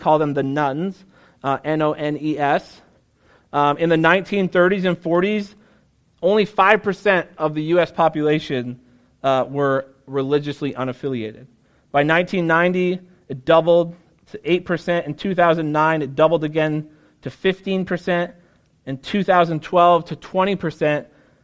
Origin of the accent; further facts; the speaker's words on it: New England, United States; When I was in seminary, I told everybody that I was from New England, and they laughed at me